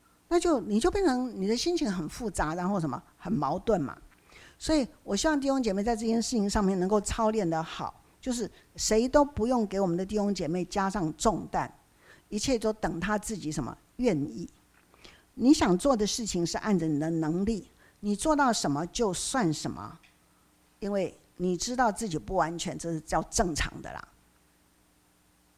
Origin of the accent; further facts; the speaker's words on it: Taiwan; 这个我们台湾话说听到哪里去了